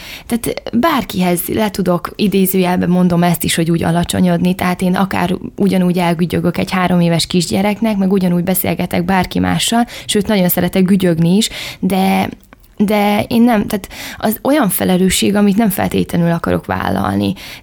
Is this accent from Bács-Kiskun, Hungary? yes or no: no; Berettyóújfalu, Hajdú-Bihar, Hungary; Igen, én Berettyóújfalúban születtem, ott is nőttem fel, igen. Szüleim is tőzsgyökeres Berettyóújfalúiak